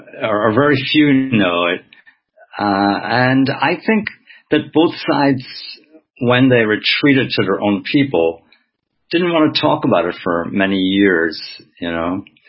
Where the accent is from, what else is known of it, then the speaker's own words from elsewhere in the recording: Wexford, Leinster, Ireland; at least when I was growing up in Wexford